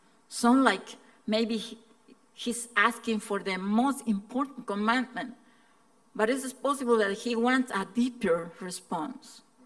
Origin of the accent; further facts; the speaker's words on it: Guatemala; first language Spanish; English is a second language; I am from Guatemala, and what else I can tell you?